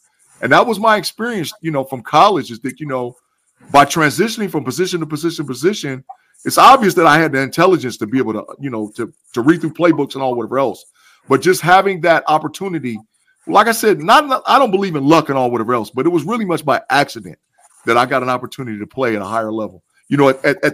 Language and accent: English; Ohio, United States; I'm not from the South, of course, obvious. I'm from Ohio, you know, so that's a whole nother, you know, conversation.